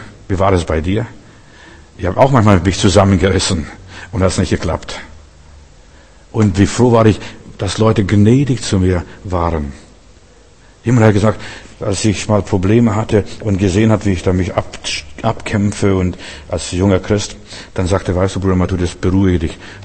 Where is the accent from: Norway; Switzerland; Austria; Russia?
Russia; Ich werde nie vergessen, mein Vater. Bei uns in Russland gab es nicht so viel Fensterglas, und zumindest nicht nach dem Krieg.